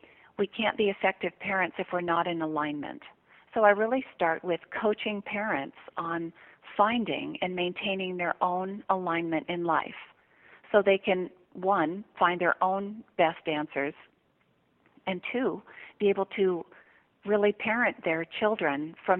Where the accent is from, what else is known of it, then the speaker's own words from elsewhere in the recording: Seattle, Washington, United States; born there; also born or lived in Santiago, Chile; I was born in Seattle, Washington, and, you know, I spent my formative years, a few of them anyway, in Santiago, Chile.